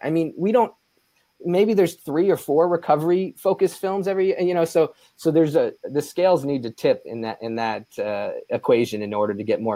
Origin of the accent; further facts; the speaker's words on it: East Coast, United States; coming from the East Coast, I grew up in the East Coast